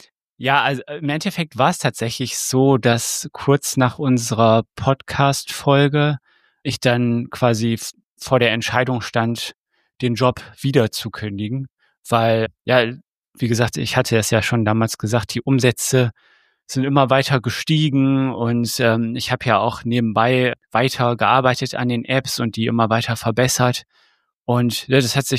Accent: Moers, North Rhine-Westphalia, Germany; ich komme aus Moers in NRW, bin aktuell 32 Jahre alt

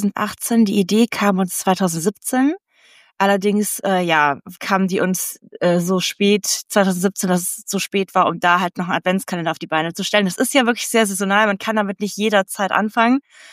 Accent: Cologne, North Rhine-Westphalia, Germany; Ich komme aus Köln

